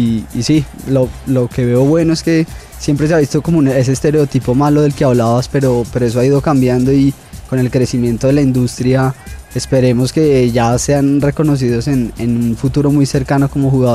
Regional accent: Bogotá, Colombia; tengo 24 años, soy de Bogotá, vivo con mi familia

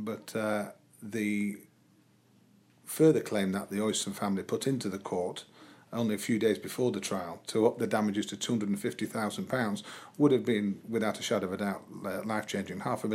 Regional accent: Blackpool, North West England, United Kingdom; I was born on Bloomfield Road, and that's where I grew up. And I will remain a Blackpool supporter until the day I die.

